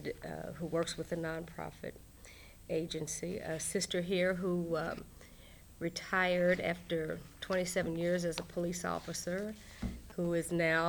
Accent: Louisville, Kentucky, United States; also born or lived in Rushville, Indiana; Actually, I was born in Rushville, Indiana. But I left there at a very early age and have been a Louisvillian just about all of my life.

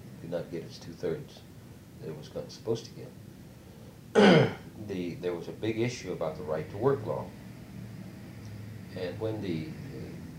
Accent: Uvalde, Texas, United States; now in Austin, United States; I grew up with him around Uvalde, and who was a president or vice president of his bank in Uvalde, Texas.

